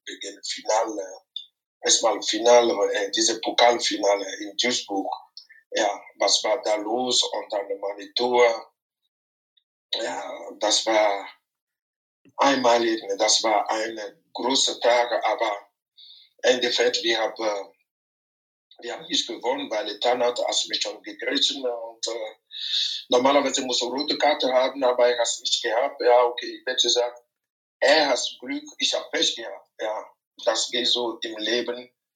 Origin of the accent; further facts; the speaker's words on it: Lomé, Maritime, Togo; German is a second language; moved away as an adult; ich bin in Lomé in Togo aufgewachsen, ja. Ich habe in Togo ganz meine Kindheit so gebracht bis 18.